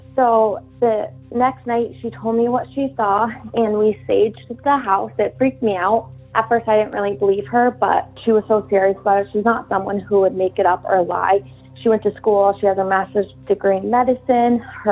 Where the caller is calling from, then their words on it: New Hampshire, United States; I'm calling from New Hampshire.